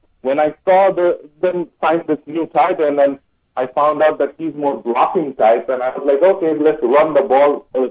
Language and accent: English; India; I'm from India, man.